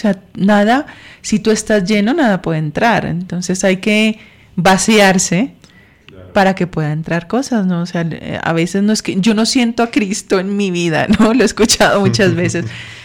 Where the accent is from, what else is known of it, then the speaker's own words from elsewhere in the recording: Bogotá, Bogotá Capital District, Colombia; Yo nací aquí en Bogotá, yo soy bogotana